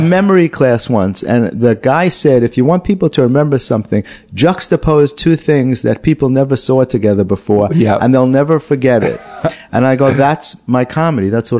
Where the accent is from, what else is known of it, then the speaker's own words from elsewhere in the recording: New York City, New York, United States; I grew up in the Bronx. It was very, very middle class.